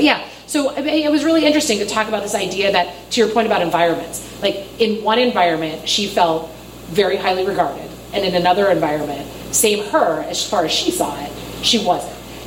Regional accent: Pittsburgh, Pennsylvania, United States; And I said, I'm from Pittsburgh.

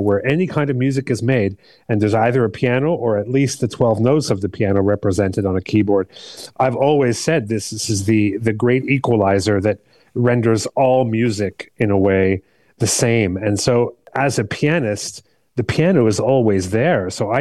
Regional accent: Montreal, Quebec, Canada; I grew up in Montreal, so there was always the shadow of French culture.

